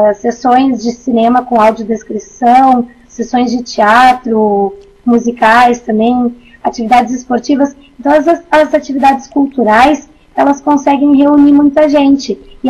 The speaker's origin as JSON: {"language": "Portuguese", "town": "Porto Alegre", "region": "Rio Grande do Sul", "country": "Brazil", "tie": "born or raised there", "said": "eu moro desde sempre, desde que eu nasci, na Zona Sul de Porto Alegre, e eu faço um trabalho muito forte aqui na minha região."}